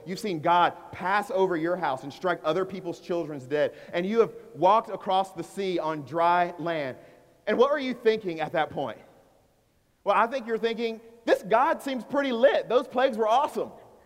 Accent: the South, United States; Because growing up in America, particularly growing up in the South, when history got to me, we studied all sorts of other nations and cultures

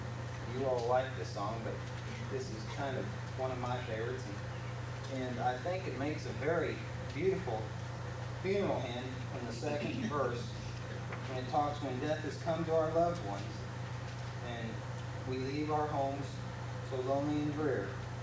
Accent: Carrollton, Missouri, United States; from Carrollton, Missouri.

